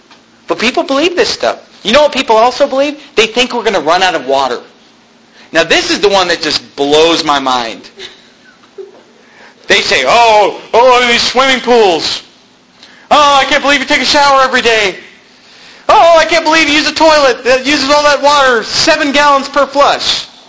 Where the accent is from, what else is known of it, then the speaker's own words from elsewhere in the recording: United States; because I'm this American who just loves to waste